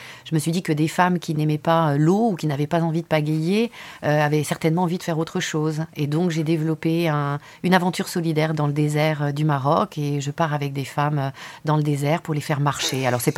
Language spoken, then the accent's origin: French; France; born there; Je suis née en France, mais ma grand-mère était d'un petit village près de Bologne, en Italie, du Nord, donc.